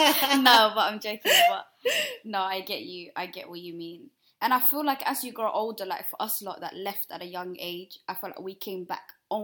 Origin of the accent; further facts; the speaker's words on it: Helsingborg, Skåne, Sweden; First of all, we grew up in Helsingborg.